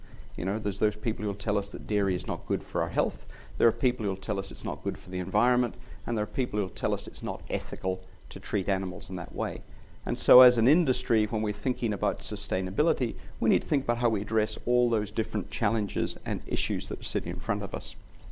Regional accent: Northern Ireland, United Kingdom; I grew up in Northern Ireland. We grew up in the countryside. We didn't have a dairy farm. We just had a place in the country.

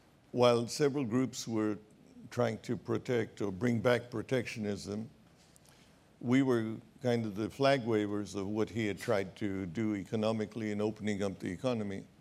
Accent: India; we were not astrologers, although we came from India

